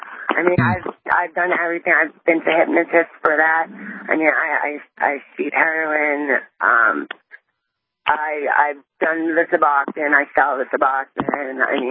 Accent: New York, United States; moved away as an adult; And I'm from New York originally. I moved out here 2-3 years ago

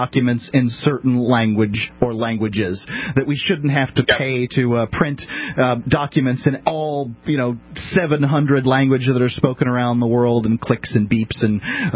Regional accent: Southern United States, United States; Now I'm from the South, so anybody who wants to say that I'm discriminating against the South

